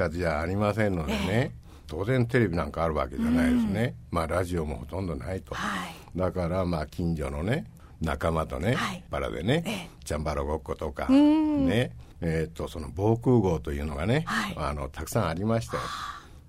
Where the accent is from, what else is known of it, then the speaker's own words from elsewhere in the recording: Oita, Japan; まあ私は高校までは大分県の高校出身なんですけどね